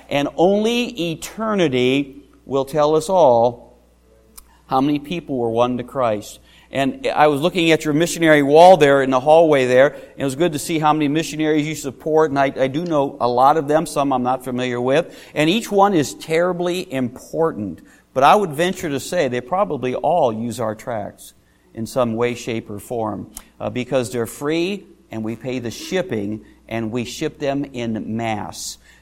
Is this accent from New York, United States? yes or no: no; Cleveland, Ohio, United States; As a young boy growing up in Cleveland, Ohio, we grew up at the Parma Heights Baptist Church